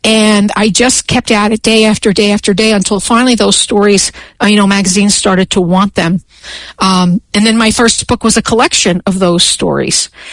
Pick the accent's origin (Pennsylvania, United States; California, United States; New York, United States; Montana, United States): New York, United States; now in Colorado, United States; I am in Colorado. I'm right next to the Rocky Mountains. It's really beautiful here. But I grew up in New York.